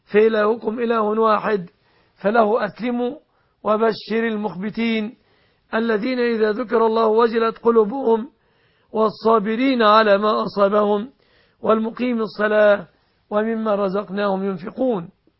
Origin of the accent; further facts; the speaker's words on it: Egypt; أن يحفظ بلادنا مصر